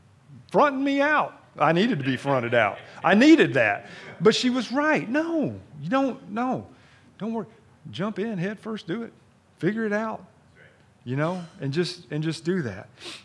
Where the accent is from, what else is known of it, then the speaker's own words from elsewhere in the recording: Kentucky, United States; Now listen, I'm from Kentucky, so my train of thought don't run too deep, all right?